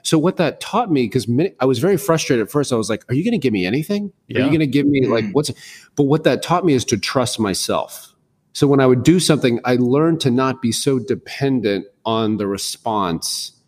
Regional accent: Tallahassee, Florida, United States; also born or lived in West Point, New York / Fairfax, Virginia / Berlin, Germany / Heidelberg, Germany; I was born in West Point, New York. And then we lived in Fairfax, Virginia. We moved to Germany and Berlin and Heidelberg. We lived all these different places. And in the 7th grade, my dad retired as a colonel. And then we retired in Tallahassee, Florida.

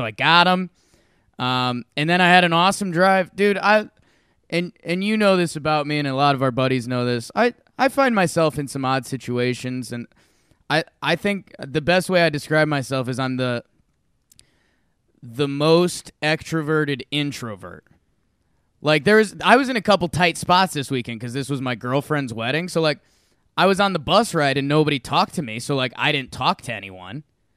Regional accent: Northeast, United States; I'm from the Northeast.

